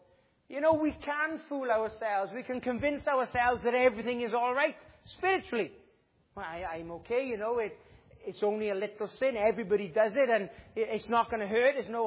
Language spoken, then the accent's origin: English; United Kingdom; we as British people, we've got a stiff upper lip